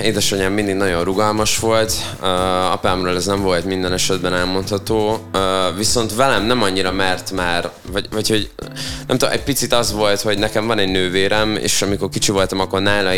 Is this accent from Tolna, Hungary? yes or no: no; Szerencs, Borsod-Abaúj-Zemplén, Hungary; also born or lived in Miskolc; az a környezet, ahol én első körben felnőttem, Szerencs környéke, ugye én ott voltam, oda jártam általánosba, és én utána kerültem fel Miskolcra